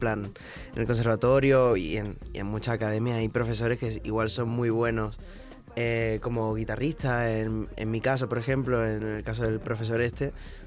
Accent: Ceuta, Spain; Sí, soy de Ceuta.

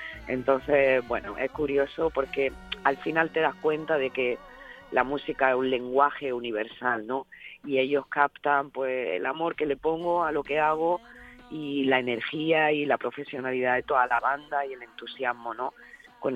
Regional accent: Alcalá la Real, Andalusia, Spain; también vamos a tocar en mi pueblo, en Alcalá la Real, en Jaén

